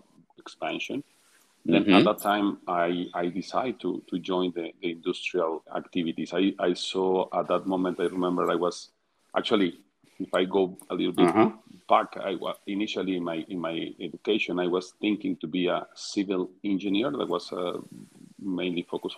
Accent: Querétaro, Mexico; English is a second language; but it was a new Korean project in my hometown in Querétaro. It's north of Mexico City, about two hours from Mexico City.

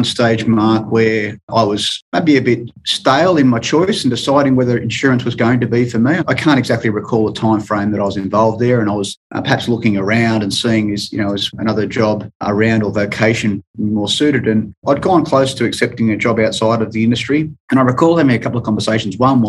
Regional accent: Sydney, New South Wales, Australia; Grew up in the Hills District of New South Wales, Sydney. So one of three boys, luckily enough for my parents, general schooling, straight through

